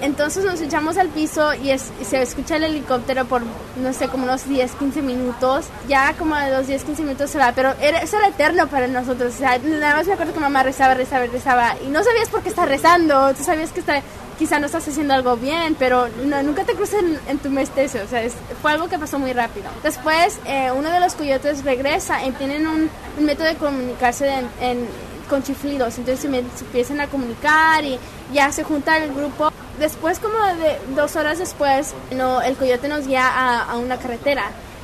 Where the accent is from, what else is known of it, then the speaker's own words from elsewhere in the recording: Mexico; now in Phoenix, United States; Toda mi vida antes de eso crecí en México, entonces no sabía inglés, me pusieron en clases de inglés como segunda lengua.